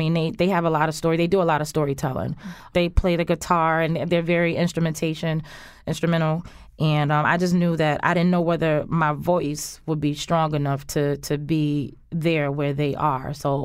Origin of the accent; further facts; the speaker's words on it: Connecticut, United States; Right. My parents are from Alabama. I have Southern roots. So you'll always hear me say, yes, ma'am, miss, hey, y'all, how y'all doing?